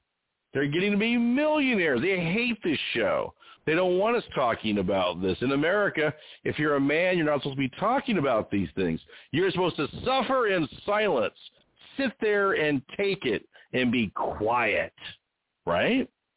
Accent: California, United States; now in Phoenix, United States; Now I live, of course, in Phoenix, Scottsdale. I was raised out there in California.

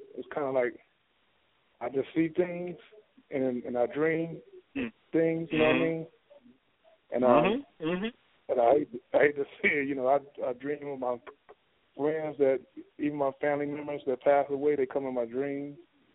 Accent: San Bernardino, California, United States; You know, I'm from California, San Bernardino, California.

